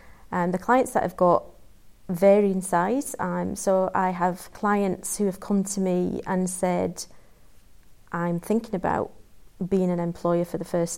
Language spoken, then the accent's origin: English; Yorkshire and the Humber, United Kingdom; I come from Yorkshire, so I do like to talk